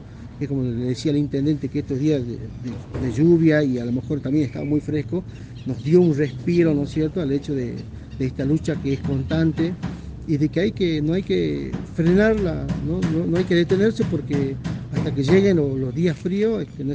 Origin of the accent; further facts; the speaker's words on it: Monterrico, Jujuy, Argentina; nosotros que somos de Monterrico, trabajar muy fuertemente el tema de la eliminación de los criaderos